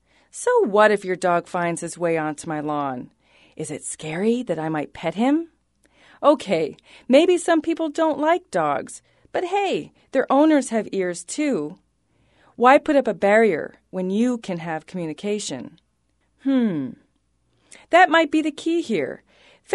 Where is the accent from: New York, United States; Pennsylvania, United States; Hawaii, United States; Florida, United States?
Pennsylvania, United States; Maybe it's kids like me growing up in Pennsylvania.